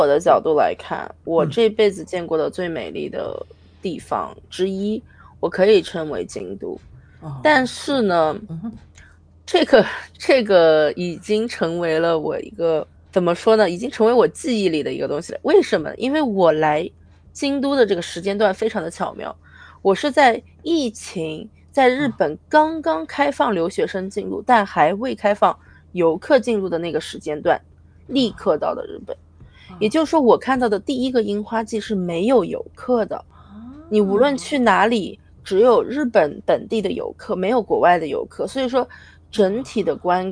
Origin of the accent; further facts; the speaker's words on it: Iceland; moved away as an adult; now in Kyoto, Japan; 我是一个从小在冰岛长大，从十岁跟着家人移民到冰岛，然后一直生活到28岁为止，我都在冰岛。